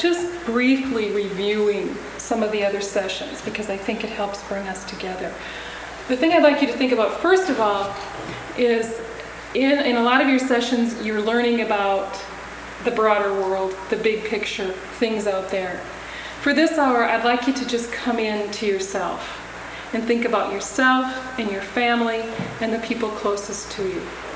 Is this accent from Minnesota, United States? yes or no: yes; Mankato, Minnesota, United States; I'm from Mankato, Minnesota.